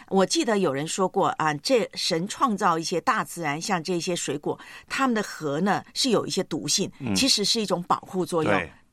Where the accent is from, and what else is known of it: Taiwan; born or raised there